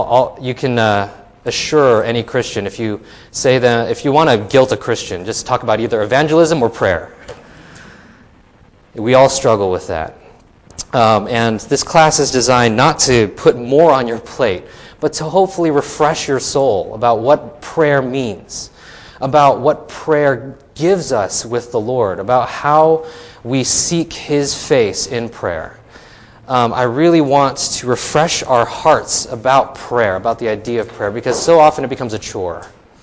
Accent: Anaheim, California, United States; And I am a native of Orange County. I was born in Anaheim Hills, California, from Chinese descent, my parents.

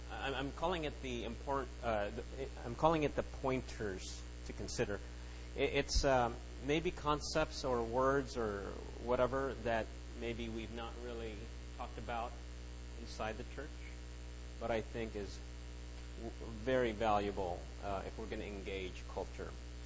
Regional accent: Philippines; moved away; I'm from the Philippines. I consider still, you know, the Philippines a big part of my life, even though I've been here a long time, more here than the Philippines.

